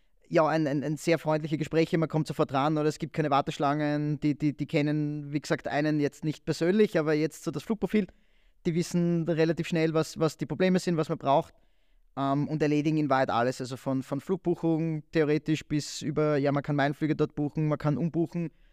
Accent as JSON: {"language": "German", "country": "Austria", "said": "also ich bin Österreicher"}